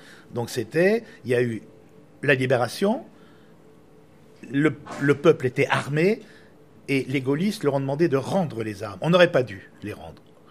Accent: France; On n'a pas à expier des crimes que nos pères auraient pu commettre. On est français.

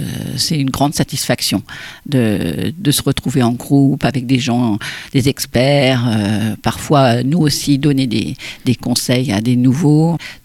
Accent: France; je crois qu'on est tous... on est français, on aime la bonne nourriture

